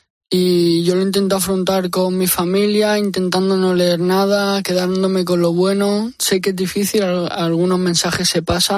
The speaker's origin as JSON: {"language": "Spanish", "town": "Valencia", "region": "Valencian Community", "country": "Spain", "said": "yo soy de Valencia y ahí se dice mucho nano, tete."}